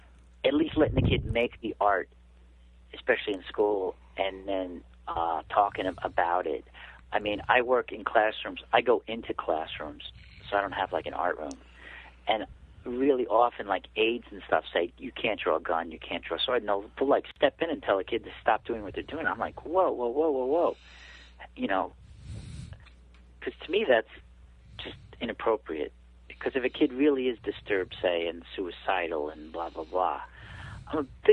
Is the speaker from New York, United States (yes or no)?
yes; New York, United States; So I grew up kind of on Long Island as a young kid, and I, loved the beaches.